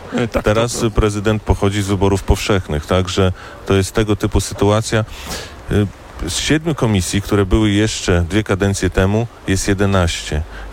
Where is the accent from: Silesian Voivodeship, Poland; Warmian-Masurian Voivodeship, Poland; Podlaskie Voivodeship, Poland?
Warmian-Masurian Voivodeship, Poland; Olsztyn; born there; Znaczy ja w tym mieście się urodziłem, w szpitalu wojewódzkim